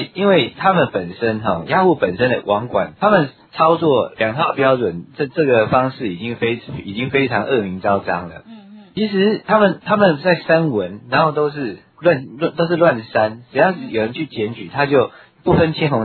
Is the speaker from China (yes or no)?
no; Taiwan; 但他的所谓的对外不是对着中共，而是对着我们台湾人民，在那边挥着国旗请愿的台湾人民